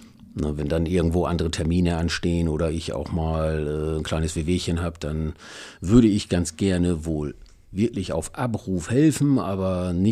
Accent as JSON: {"language": "German", "town": "Wolthusen", "region": "Lower Saxony", "country": "Germany", "tie": "born or raised there", "said": "also ich bin aufgewachsen in Wolthusen. Meine Eltern wohnen da ja immer noch."}